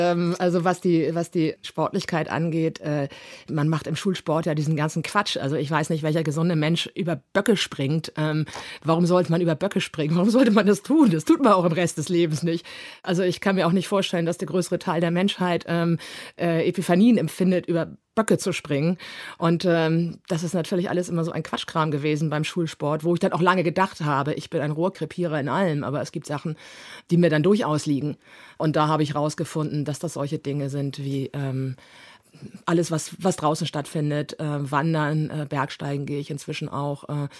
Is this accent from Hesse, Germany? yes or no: no; Hamburg, Germany; Wo wir dabei sind, dass man als Hamburger eher vom Stapel gelassen wird als geboren